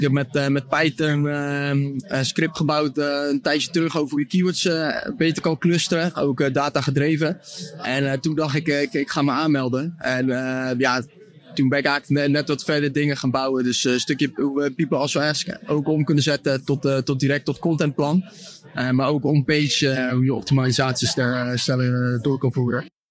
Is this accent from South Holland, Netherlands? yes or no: yes; Rotterdam, South Holland, Netherlands; ik kom uit Rotterdam, voetbalfan, Feyenoord natuurlijk.